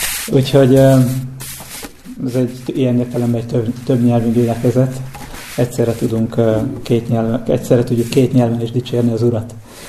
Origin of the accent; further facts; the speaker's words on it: Pápa, Veszprém County, Hungary; Tehát mi pápaiak vagyunk. És pápa mellett egy kis faluban lakunk